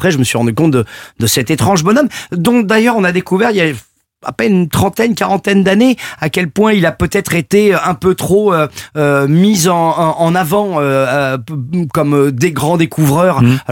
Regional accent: Paris, Île-de-France, France; il a fondé le quartier du Marais, quartier dans lequel j'ai grandi, Marais à Paris, pardon, et dans lequel j'ai fait mes études.

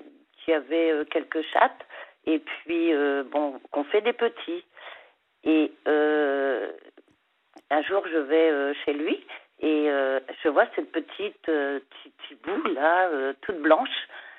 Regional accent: Pays de la Loire, France; born there; also born or lived in Mayenne; je suis en Loire-Atlantique. Et auparavant, j'étais en Mayenne. J'ai passé plus de temps en Mayenne qu'en Loire-Atlantique, malgré que je suis native quand même de la Loire-Atlantique.

